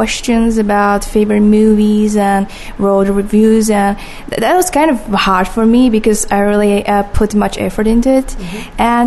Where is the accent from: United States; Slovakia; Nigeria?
Slovakia; I'm from Slovakia. I'm a filmmaker.